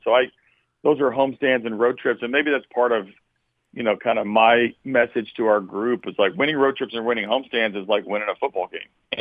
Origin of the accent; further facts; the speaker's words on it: Oklahoma, United States; I grew up in Oklahoma, so, and I always get this way. I get sort of tied to my roots a little bit, so I'm on the Kyler Murray train.